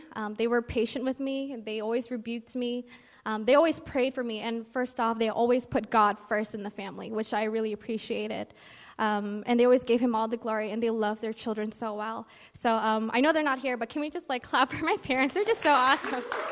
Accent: United States; born there; I'm actually not an Indo-born. I wasn't born in Indonesia. I was born here in America. So I'm Indonesian American.

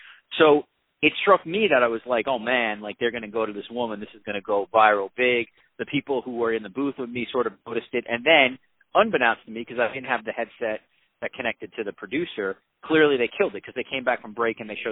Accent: New York, United States; So the SEC, I probably, as a New Yorker, I probably watch the SEC Network

